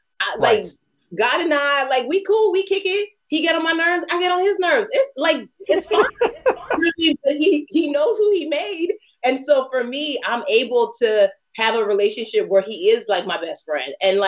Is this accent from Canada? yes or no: no; Nigeria; because I'm Nigerian.